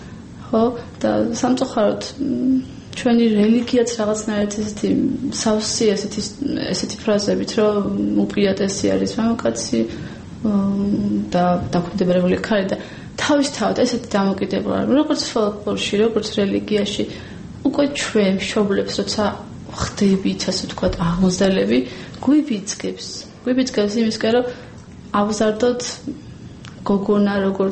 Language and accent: Georgian; Racha-Lechkhumi and Kvemo Svaneti, Georgia; წარმოშობით რა ჭველი ვარ, რაჯაში მაქვს სოფელი